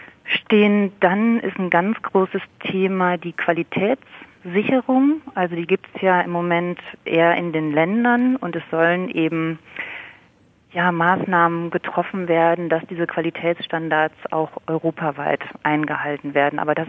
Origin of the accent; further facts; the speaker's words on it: Germany; hier in Deutschland, bei uns in Deutschland ist das ja so, dass die Bachelorstudenten befürchten, dass sie nicht einen Master machen können.